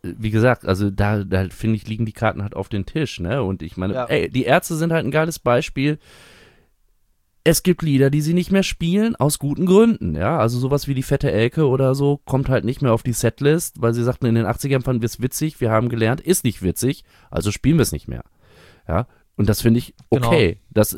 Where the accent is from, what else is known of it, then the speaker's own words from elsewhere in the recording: Bünde, North Rhine-Westphalia, Germany; ich komme aus Bünde, das ist so ein paar Kilometer von Bielefeld entfernt